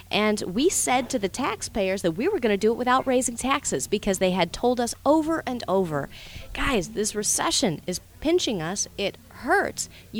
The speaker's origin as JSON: {"language": "English", "town": "Dallas", "region": "Wisconsin", "country": "United States", "said": "Wisconsin, Dallas, Wisconsin."}